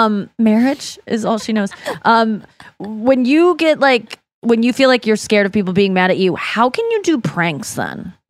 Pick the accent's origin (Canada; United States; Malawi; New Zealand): United States; St. Louis, Missouri; I'm from St. Louis. Yeah, yeah. Grew up here since I was 6.